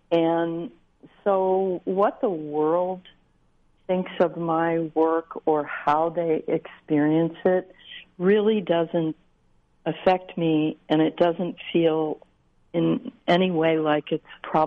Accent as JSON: {"language": "English", "region": "Midwest", "country": "United States", "said": "And I'm from the Midwest, and we don't say things like that."}